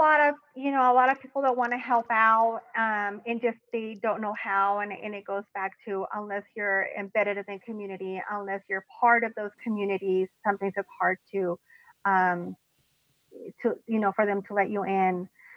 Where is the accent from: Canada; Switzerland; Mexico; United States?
Mexico; northern Mexico; I'm from Mexico, but even like, you know, from the north part of Mexico